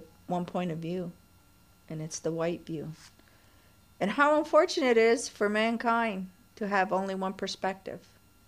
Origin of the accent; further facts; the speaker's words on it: United States; I had to work really hard for a very long time to accept that I am an Indian